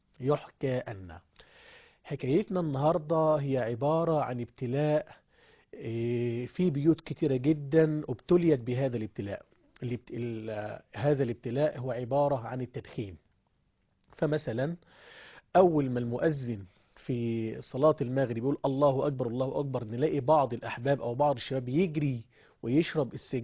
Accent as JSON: {"language": "Arabic", "country": "Egypt", "said": "احنا كمصريين"}